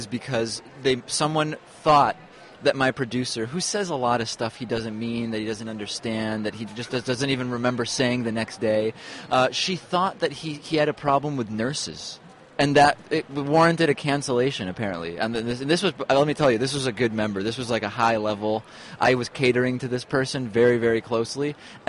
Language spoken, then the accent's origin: English; Argentina; I'm from Argentina. You know, it doesn't make sense, but on the census I put that I'm Hispanic.